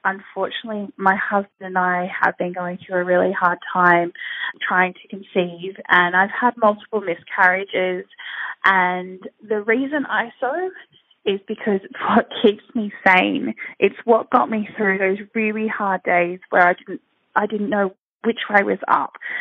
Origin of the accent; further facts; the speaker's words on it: Sydney, New South Wales, Australia; I'm from Sydney, Australia